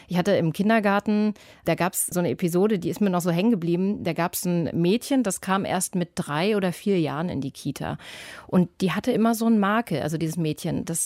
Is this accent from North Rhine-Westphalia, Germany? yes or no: no; Brandenburg an der Havel, Brandenburg, Germany; in Brandenburg an der Havel, meiner Heimatstadt